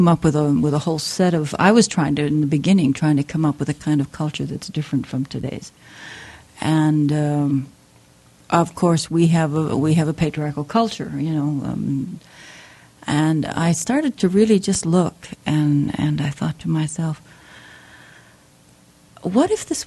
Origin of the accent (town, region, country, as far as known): Chicago, Illinois, United States; now in Oregon, United States